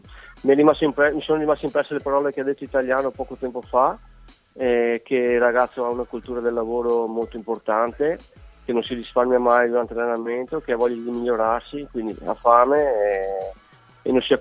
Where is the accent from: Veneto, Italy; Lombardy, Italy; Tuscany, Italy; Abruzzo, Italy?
Veneto, Italy; Venice; Io da veneziano, leggendo anche la stampa quotidiana